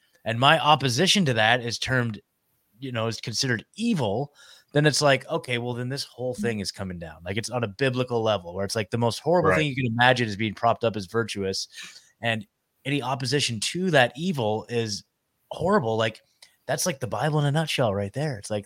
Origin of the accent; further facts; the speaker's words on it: Oregon, United States; moved away as an adult; now in Nashville, United States; I basically moved across the country. I'm in Nashville now. I'm from Oregon. So I left Oregon in 2022 and moved to Tennessee just because I couldn't stand living there anymore.